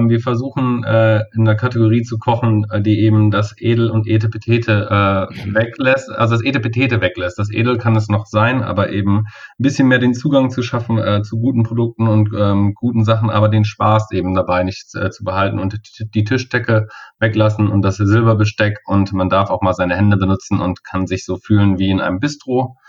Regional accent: Kassel, Hesse, Germany; hier in Kassel, wirklich direkt lokal, wo ich herkomme.

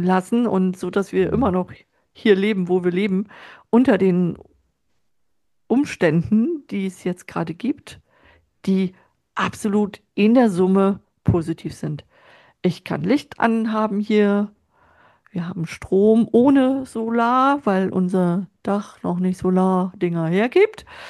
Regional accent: Rostock, Mecklenburg-Vorpommern, Germany; ich bin in Rostock geboren. Das heißt, ihr könnt euch vorstellen, ich bin in der DDR groß gewachsen.

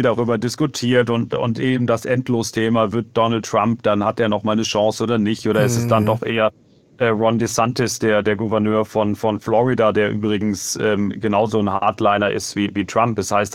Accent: Germany; Also ich bin selber Deutscher

